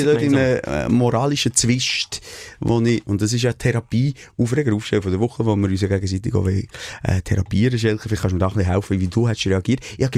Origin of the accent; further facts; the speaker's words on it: Switzerland; wir als Schweizer